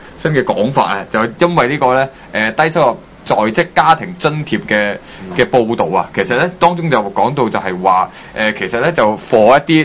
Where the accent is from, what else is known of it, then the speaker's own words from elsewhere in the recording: Hong Kong; 應該屬於我哋香港人本身嘅一啲福利啦。